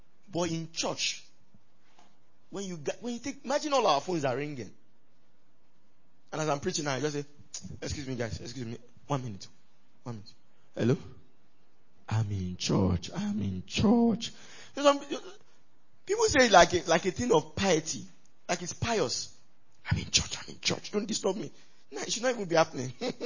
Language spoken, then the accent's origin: English; Nigeria; I'm Nigerian.